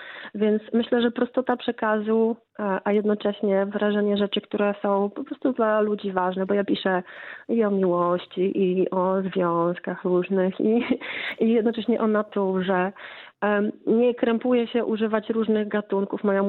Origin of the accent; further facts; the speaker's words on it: Lublin, Lublin Voivodeship, Poland; wychowałam się, urodziłam się w Lublinie, prawda? Jestem lublinianką, studiowałam na UMCS-ie i na KUL-u.